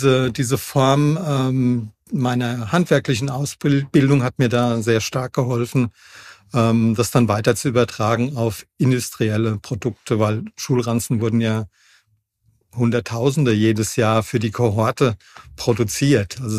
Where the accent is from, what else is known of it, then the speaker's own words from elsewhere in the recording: Hesse, Germany; ich bin da direkt am Altrhein groß geworden, an so einem Altrheinarm. Kühkopf sagt vielleicht einigen was, das ist ein großes Vogelschutzgebiet direkt vor der Haustür.